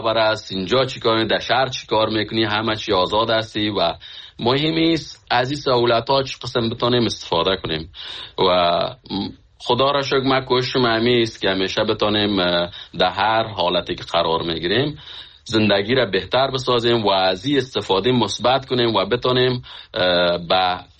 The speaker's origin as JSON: {"language": "Persian", "town": "Khinjan", "region": "Baghlan", "country": "Afghanistan", "moved": "as an adult", "said": "من از فامیل بسیار فقیر از افغانستان هستم که از سالنگ هستم، از خنجان، فامیل ما اونجا زندگی میکنن که از اونجا آمدیم."}